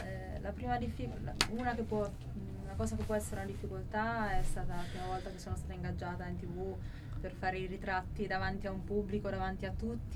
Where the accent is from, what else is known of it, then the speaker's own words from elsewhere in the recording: Ponte San Giovanni, Umbria, Italy; io sono cresciuta a Ponte San Giovanni